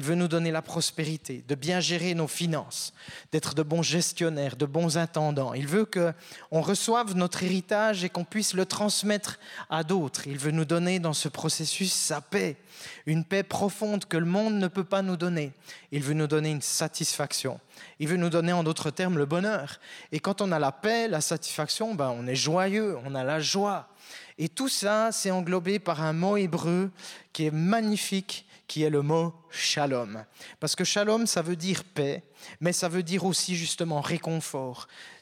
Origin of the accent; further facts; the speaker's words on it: Switzerland; also born or lived in South Africa; j'ai 46 ans … c'est un nom qui est d'origine anglaise, je suis né en Afrique du Sud, mais j'ai grandi en Suisse.